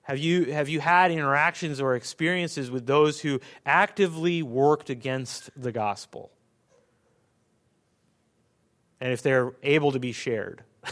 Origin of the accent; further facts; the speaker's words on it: Russia; I grew up in Russia as a missionary kid